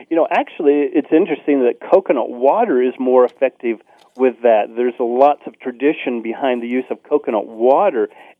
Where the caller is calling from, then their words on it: Colorado, United States; I'm calling from Colorado.